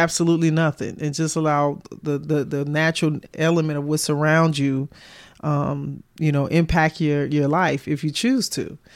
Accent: Chicago, Illinois, United States; now in US South; But I was born and raised in Chicago, and a lot of my family's still there in Chicago, right?

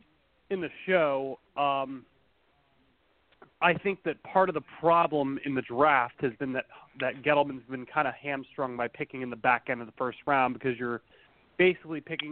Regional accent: Lancaster, Pennsylvania, United States; Lancaster, PA.

